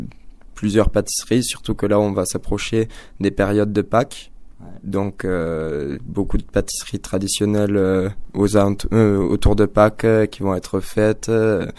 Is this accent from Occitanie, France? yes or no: yes; La Tour-sur-Sorgue, Occitanie, France; Je viens de La Tour-sur-Sorgue, qui est un petit village proche de Sainte-Afrique et de Millau, dans le sud d'Aveyron.